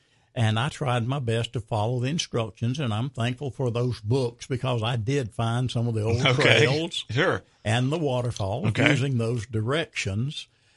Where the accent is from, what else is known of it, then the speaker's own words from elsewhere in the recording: Anderson, United States; born there; I was born in Anderson.